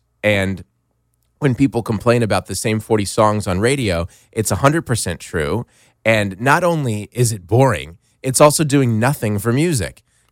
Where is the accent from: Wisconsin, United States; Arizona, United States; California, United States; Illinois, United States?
Arizona, United States; Tucson; I lived in Arizona. I grew up in Tucson.